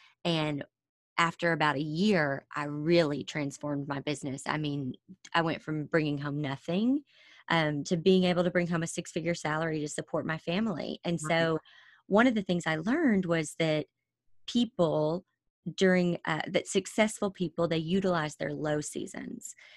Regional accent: Southern United States, United States; And I think, you know, growing up in the South, I just thought, yeah, I'm going to get married, and I don't want to just be a stay-at-home mom.

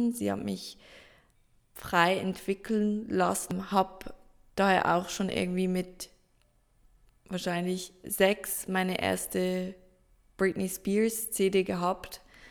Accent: Zurich, Switzerland; angefangen hat meine Reise 1996 in Zürich. Dort bin ich geboren, in der Nähe von Zürich aufgewachsen und dann aber als Kind relativ viel umgezogen.

